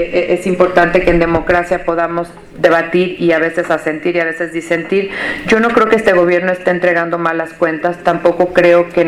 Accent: Mexico; creo que hemos hecho un buen trabajo como mexicanos

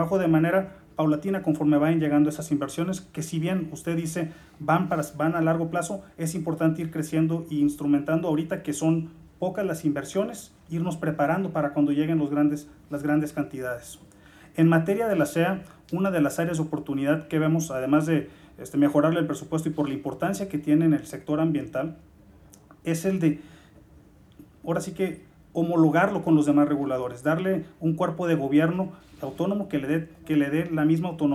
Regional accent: Tamaulipas, Mexico; yo soy tamaulipeco

